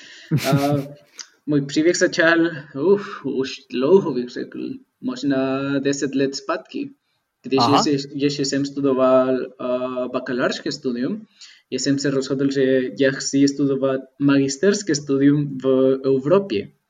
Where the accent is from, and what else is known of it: El Salvador; Czech is a second language; now in Czech Republic